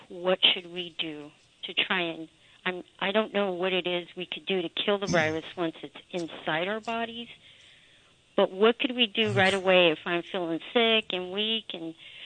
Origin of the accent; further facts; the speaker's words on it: Long Beach, California, United States; now in Redmond, United States; Hey, I'm from Long Beach, California, and we used to go to the Naval Shipyard all the time.